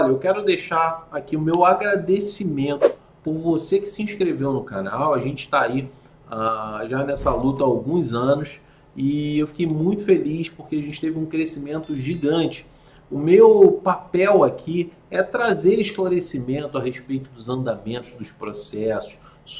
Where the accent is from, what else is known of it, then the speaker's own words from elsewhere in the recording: Rio de Janeiro, Brazil; Aquela época eu lembro, eu sou do Rio, estou no Rio